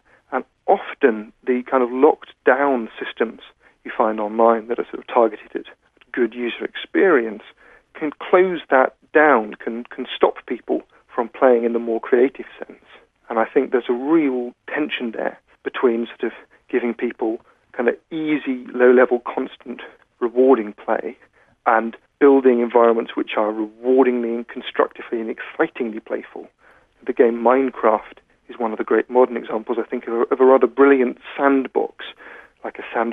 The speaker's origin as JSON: {"language": "English", "country": "United Kingdom", "said": "I'm a British author and commentator on digital culture."}